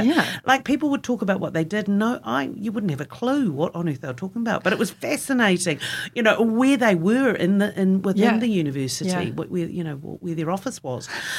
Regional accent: Auckland, New Zealand; I grew up in Auckland

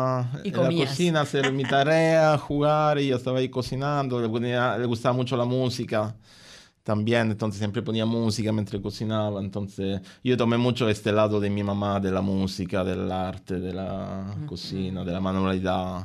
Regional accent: Italy; accent: Roman; Spanish is a second language; now in Australia; Yo tengo un acento más romano que sardo.

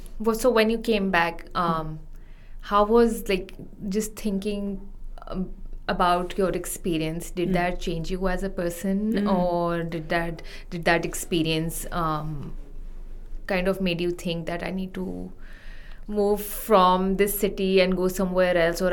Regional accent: Pakistan; Anybody interested … from Pakistan.

